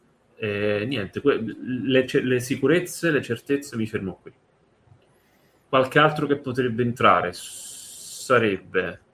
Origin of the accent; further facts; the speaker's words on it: Milan, Lombardy, Italy; born there; sono nato e vivo a Milano.